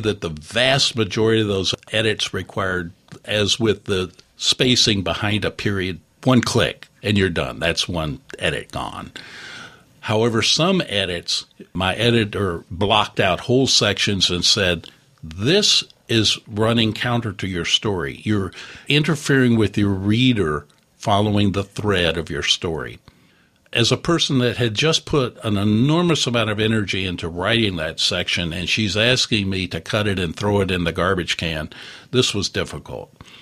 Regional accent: Virginia, United States; accent: Southern; I grew up in the South, so I used to get Robert E. Lee's birthday off as a holiday when I grew up in Virginia.

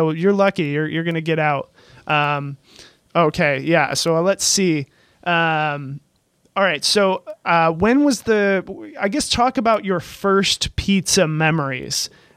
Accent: Seattle, Washington, United States; not where I grew up in Seattle, where it's kind of like pizza is just this thing

